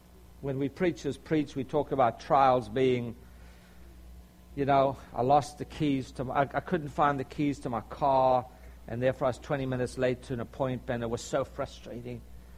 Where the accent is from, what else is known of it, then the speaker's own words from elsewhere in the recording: South Africa; also born or lived in Canada; I was from South Africa via Canada.